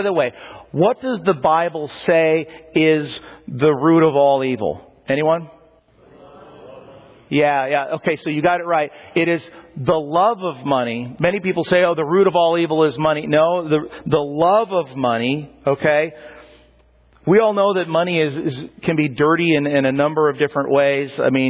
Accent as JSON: {"language": "English", "town": "Dillon", "region": "Colorado", "country": "United States", "tie": "born or raised there", "said": "I grew up in Dillon, Colorado. Some of you guys know. I grew up in the middle of many ski areas."}